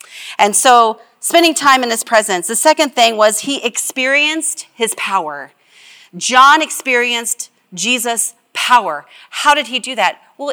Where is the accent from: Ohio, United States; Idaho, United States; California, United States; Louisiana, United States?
Ohio, United States; accent: twang; I know that I am from Southern Ohio, actually, and I moved around a lot. But if I get really tired, I tend to have a twang in my voice, some may say.